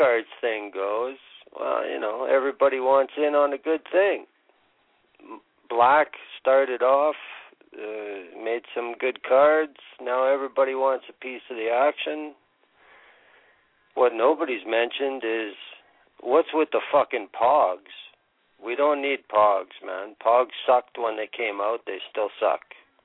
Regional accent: Canada; especially being Canadian, everybody thinks bacon's such a huge deal up here.

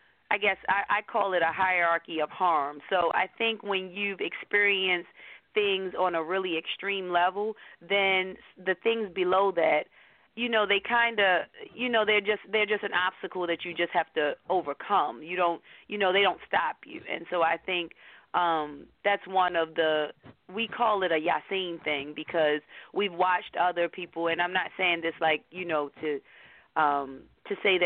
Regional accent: Baltimore, Maryland, United States; So it was great growing up in Baltimore. It's what made me the woman I am today.

